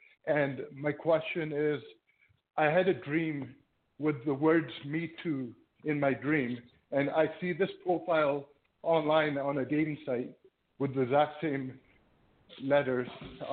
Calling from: Toronto, Ontario, Canada

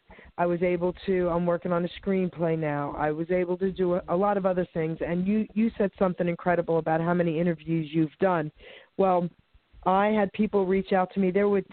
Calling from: New Jersey, United States; Sweet Pea, it's a Jersey Jewel. I'm calling from New Jersey.

